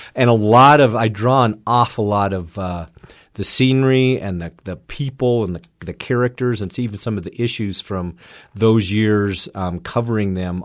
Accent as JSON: {"language": "English", "region": "Wyoming", "country": "United States", "tie": "born or raised there", "said": "I remember growing up in Wyoming, seeing the wanted posters"}